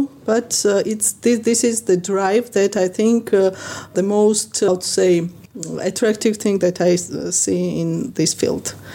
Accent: Tbilisi, Georgia; I come from Tbilisi, Georgia. As you mentioned, country, not a state.

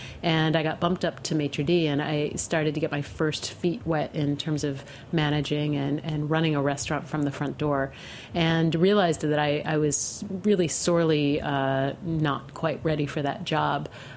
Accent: New York, United States; I grew up in Western New York State between Rochester and Buffalo, and then I went to school in Massachusetts at the University of Massachusetts in Amherst.

